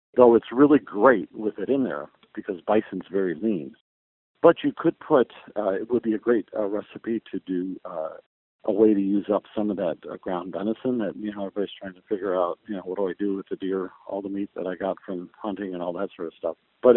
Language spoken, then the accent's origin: English; Chicago, Illinois, United States; Even though I'm from the Chicago area